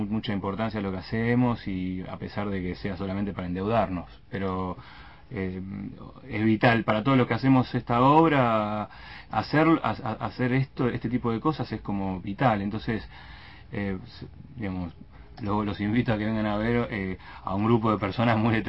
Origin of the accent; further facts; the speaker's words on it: La Plata, Buenos Aires Province, Argentina; yo soy platense